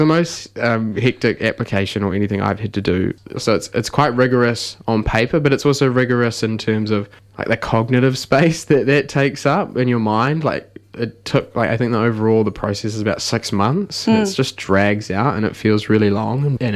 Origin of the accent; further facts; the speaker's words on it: Taupō, Waikato, New Zealand; tāne Māori like me in school. That wasn't really something, because I'm from Taupō.